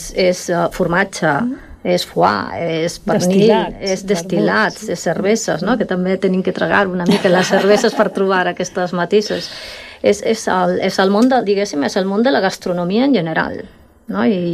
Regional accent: Galicia, Spain; now in Catalonia, Spain; sóc gallega. I que vaig descobrir la professió de somilleria a Catalunya, és a dir, sóc de les Ries Baixes. Tota la vida he estat rodejada de raïm, d'albariño

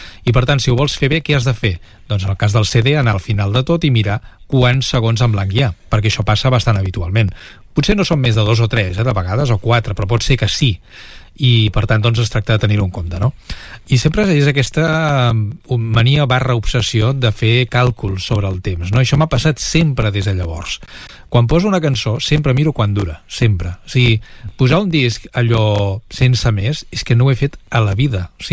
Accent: Catalonia, Spain; accent: Catalan; tant tu com jo, que som catalanoparlants, però que també parlem més o menys correctament el castellà, si parlem en castellà se'ns nota el nostre accent català.

